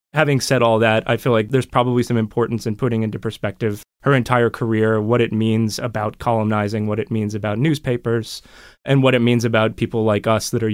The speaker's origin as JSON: {"language": "English", "country": "United States", "tie": "born or raised there", "lives_now": "Toronto, Canada", "said": "I had just moved to Toronto in 2012 from Europe for a few years and I grew up in America."}